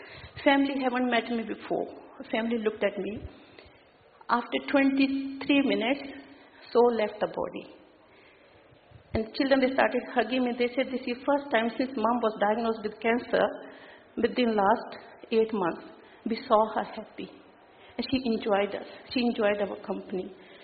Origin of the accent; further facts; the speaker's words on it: New Zealand; I'm from New Zealand. Professionally, I'm a nurse.